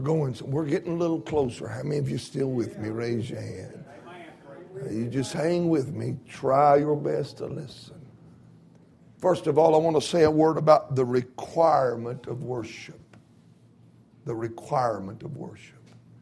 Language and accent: English; Appalachia, United States; We're not hillbillies and we're not hicks. We're Appalachian Americans. That's what we are.